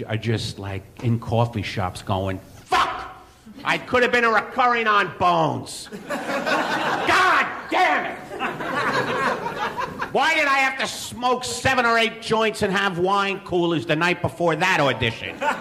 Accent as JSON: {"language": "English", "country": "United States", "said": "I'm American."}